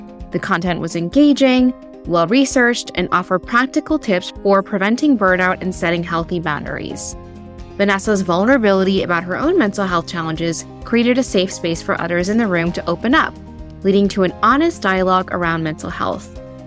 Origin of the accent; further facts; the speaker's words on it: Midwest, United States; growing up in the Midwest. I was also one of a handful of Asians in my high school.